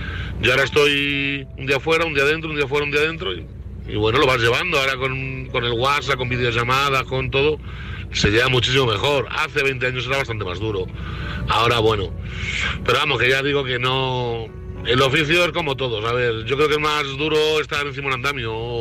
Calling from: Madrid, Community of Madrid, Spain; de Madrid. Bueno, como todos sabéis ya, yo también soy camionero desde hace más de 20 años

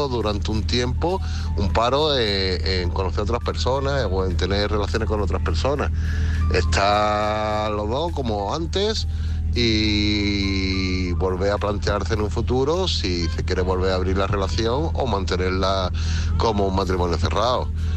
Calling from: Málaga, Andalusia, Spain; de Málaga

